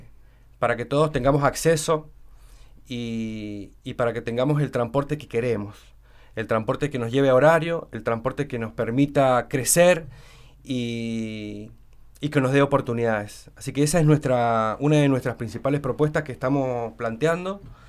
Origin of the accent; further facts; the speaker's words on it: Lavalle, Mendoza, Argentina; me crié en mi infancia en 3 de Mayo, después nos fuimos al barrio República del Perú, ya hace más de 30 años.